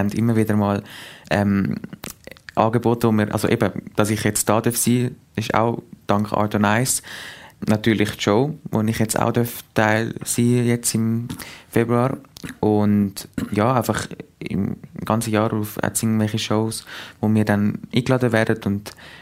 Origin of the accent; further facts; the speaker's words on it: Zurich, Switzerland; born there; Grosseltern sind da, also leben da, meine Eltern sind da aufgewachsen, sind dann aber auf Zürich runter und ich lebe eigentlich, ja, also ich bin in Zürich geboren.